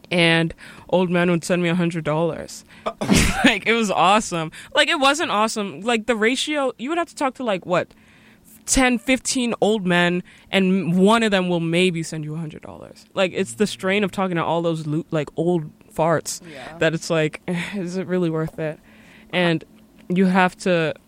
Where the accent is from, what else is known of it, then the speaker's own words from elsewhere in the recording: Miami, Florida, United States; I got on a boat because I'm from Miami.